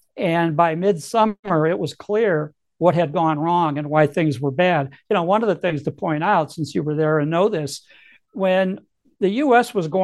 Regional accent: Chicago, Illinois, United States; I'm from Chicago, so I tend to want to be a wise guy from Chicago.

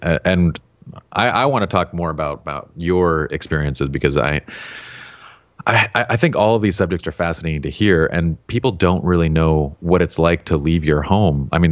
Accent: Salt Lake City, Utah, United States; I grew up in Salt Lake City, which is in the 80s, it was one of the least diverse places you could possibly be.

